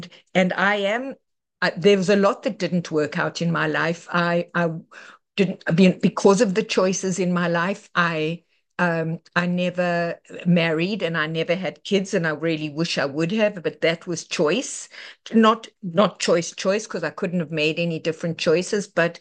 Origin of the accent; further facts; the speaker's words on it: South Africa; moved away as an adult; now in Los Angeles, United States; I am from South Africa for most of my life. I got sober in LA later